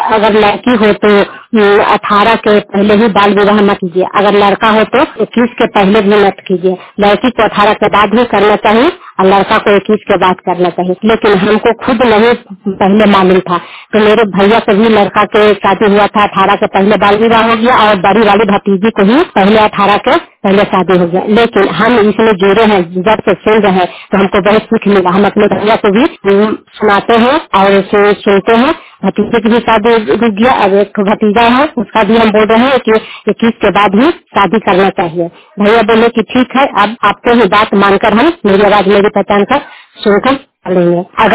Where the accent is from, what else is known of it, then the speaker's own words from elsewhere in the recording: Bihar, India; मैं रहने वाली हरनाथ प्रखंड जिला नालंदा।